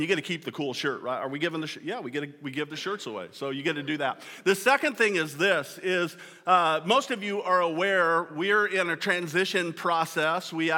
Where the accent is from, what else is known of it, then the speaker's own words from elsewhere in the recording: Kearney, United States; I grew up in Kearney. And my dad served as pastor there for all of my childhood